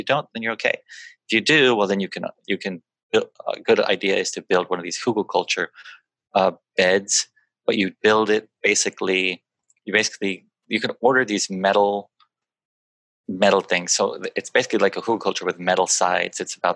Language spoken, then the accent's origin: English; Seattle, Washington, United States; When I was a kid and growing up in Seattle, we never used mulch.